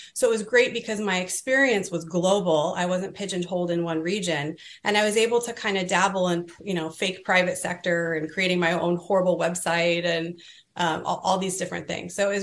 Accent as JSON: {"language": "English", "region": "California", "country": "United States", "said": "I was from California. Like, it's snowy in DC."}